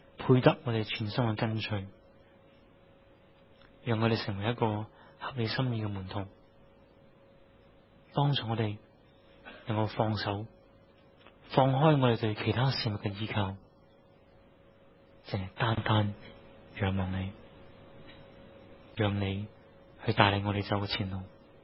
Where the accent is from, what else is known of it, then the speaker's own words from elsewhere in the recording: San Francisco, California, United States; 但係調翻轉，我係三藩市嚟嘅